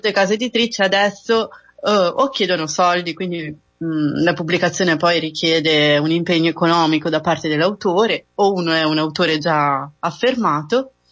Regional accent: Genoa, Liguria, Italy; also born or lived in Turin / Rome; Io origini torinese, nel senso che sono nata a Torino, okay. Però la mia città è Genova e ho vissuto però tanti anni a Roma.

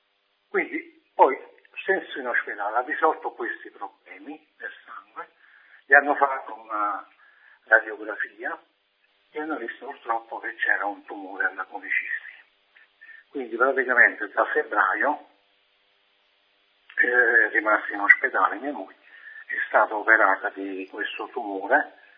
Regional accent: Benevento, Campania, Italy; io sono di Benevento proprio, della Campania, Benevento città.

